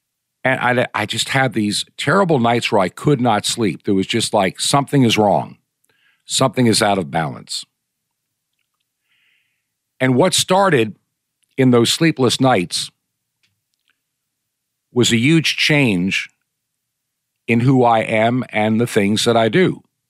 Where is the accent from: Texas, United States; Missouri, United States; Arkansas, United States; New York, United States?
New York, United States; also born or lived in Brooklyn; I was born in Brooklyn, New York in 1954 to an unwed mother. I was placed for adoption before the age of 1.5 to a family living in Long Island.